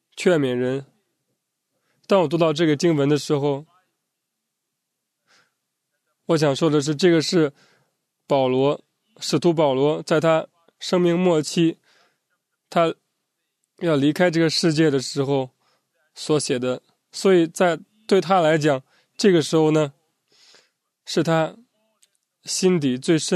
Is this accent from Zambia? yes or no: yes; Zambia; Chinese is a second language; 现在我想和大家对读一些从我的家乡的这个新闻，从我的家乡的这个当地的报纸上面所讲的几个报道。